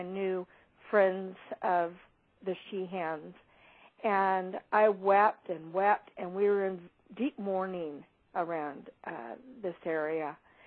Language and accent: English; Fairfield, California, United States; I was born and raised here in Fairfield, California, which is home to Travis Air Force Base.